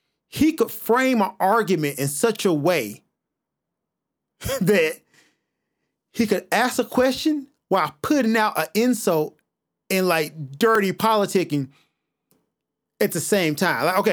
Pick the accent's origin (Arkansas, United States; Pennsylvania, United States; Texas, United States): Arkansas, United States; West Memphis; And I am from the South, West Memphis, Arkansas. It's where I was born and raised.